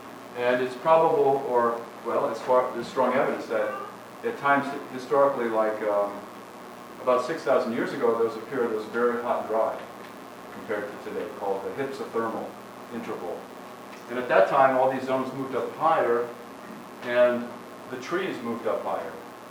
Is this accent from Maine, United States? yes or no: yes; Maine, United States; I'm not from Minnesota, I have to confess. But I am from back east. And if you go north there, you also find a spruce fir forest. You go far enough north. Northern Maine, where I'm from.